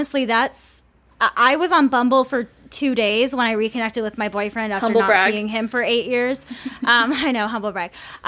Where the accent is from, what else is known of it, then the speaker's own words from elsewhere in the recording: St. Paul, Minnesota, United States; I'm from Minnesota. I mean, I'm from St. Paul